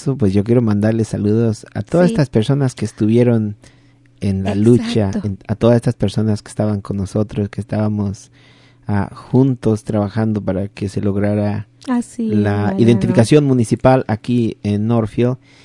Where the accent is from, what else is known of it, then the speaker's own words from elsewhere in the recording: Mexico; yo soy de México